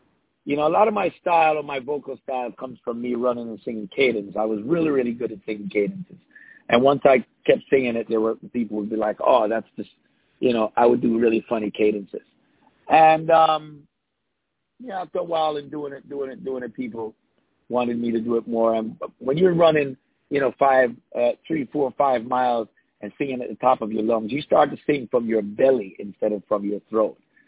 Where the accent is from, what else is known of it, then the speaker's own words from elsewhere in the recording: Kingston, Jamaica; also born or lived in New York; Well, I was born and raised in Kingston. I still live in Kingston. I'm actually calling you from Kingston right now.